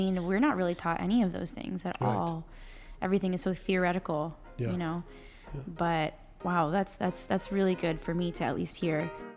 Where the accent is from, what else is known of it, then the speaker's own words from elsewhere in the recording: Texas, United States; first language Spanish; English is a second language; And I actually, Spanish is my first language. I'm originally from Texas, so that went away fast.